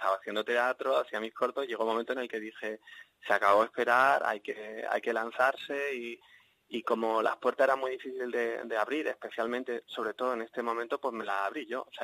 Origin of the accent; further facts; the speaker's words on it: Almería, Andalusia, Spain; en la tierra en la que tú te has criado, en la que realmente pues yo empecé a imaginar películas de pequeño, en la tierra de Almería, y es para mí un lugar muy especial en mi tierra.